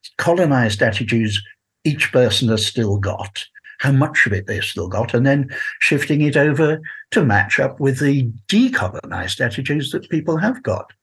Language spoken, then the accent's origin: English; England, United Kingdom; born there; Yes, we were born in England, but we feel Welsh.